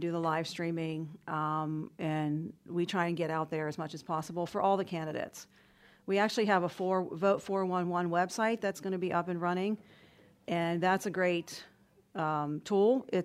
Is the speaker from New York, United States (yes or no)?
no; Pittsburgh, Pennsylvania, United States; And now I grew up in Pittsburgh in the 80s. I'm much older than you.